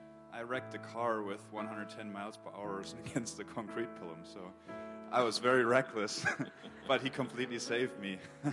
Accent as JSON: {"language": "English", "country": "Germany", "second_language": "English", "said": "so I'm from Germany"}